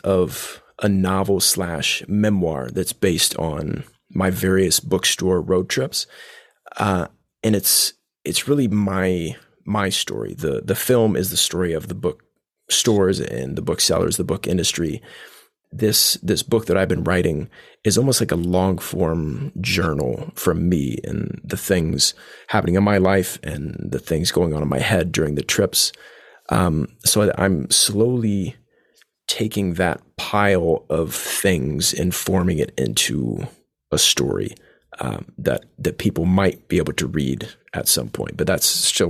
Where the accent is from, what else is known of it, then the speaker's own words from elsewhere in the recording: Indiana, United States; Well, growing up in Indiana, that's all I listened to on the radio.